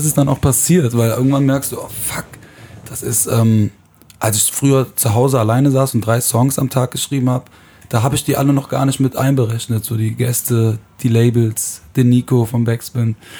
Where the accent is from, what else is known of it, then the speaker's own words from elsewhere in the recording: Aachen, North Rhine-Westphalia, Germany; ich komme aus Aachen